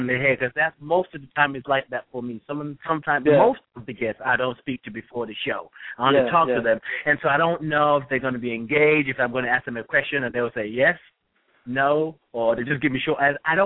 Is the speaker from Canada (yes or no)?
no; Nigeria; Because sometimes if I talk to my father, I'm Nigerian. When I talk to my father, and sometimes if I get off the phone with him and go talk to somebody, I start off talking in English, and then I go into Yoruba.